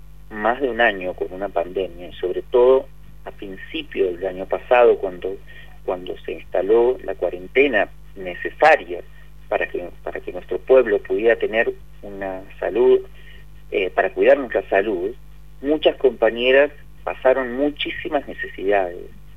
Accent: Rosario del Tala, Entre Ríos, Argentina; a mí me tocó crecer en mi adolescencia en Rosario del Tala

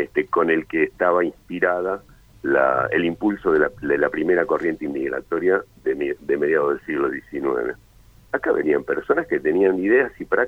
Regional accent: Argentina; nosotros como argentinos

